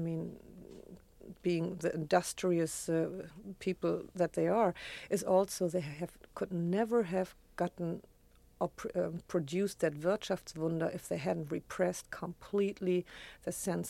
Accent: Hamburg, Germany; I was born in Hamburg in 1946, which is, of course, a classic year.

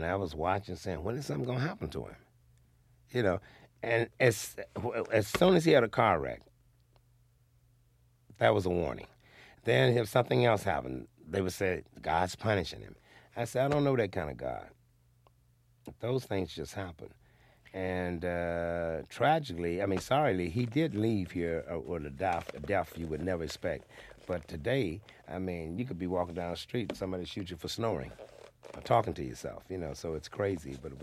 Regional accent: Florida, United States; We come from Florida.

